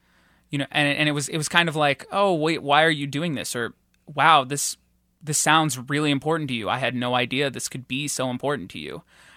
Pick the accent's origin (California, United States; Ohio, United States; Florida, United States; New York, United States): California, United States; This is my hometown, exactly. And in California, there is a lot more of a stronger environmental movement.